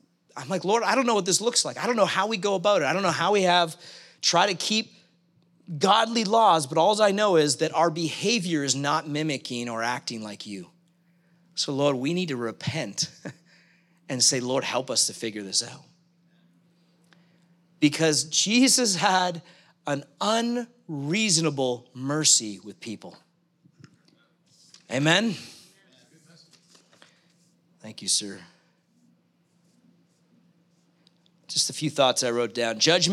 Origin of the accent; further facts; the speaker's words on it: Canada; I'm Canadian